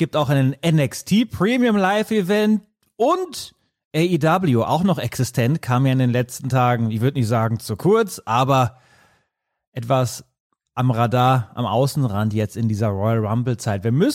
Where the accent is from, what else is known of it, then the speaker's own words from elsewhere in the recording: North Rhine-Westphalia, Germany; Es gibt also auch neben mir noch berühmte Münsterländer.